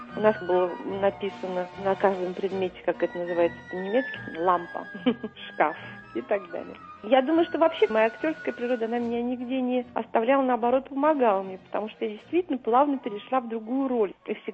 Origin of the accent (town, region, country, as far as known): Moscow, Russia